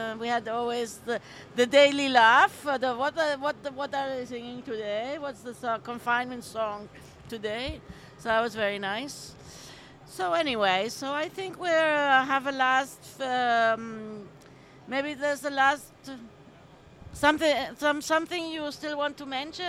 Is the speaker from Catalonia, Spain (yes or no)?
no; Formentera, Balearic Islands, Spain; quan jo era petita a Formentera, ja com a nens ens dedicàvem a la platja a recollir pellets de plàstic